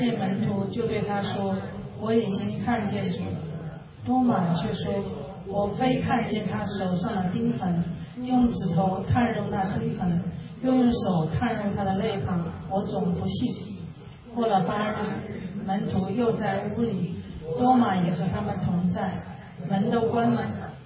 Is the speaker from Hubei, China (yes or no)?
yes; Wuhan, Hubei, China; 我来自中国的武汉，跟我们的刘牧师是老乡